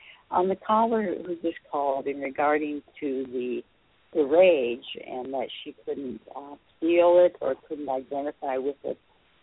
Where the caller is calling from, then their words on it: Memphis, Tennessee, United States; in Memphis.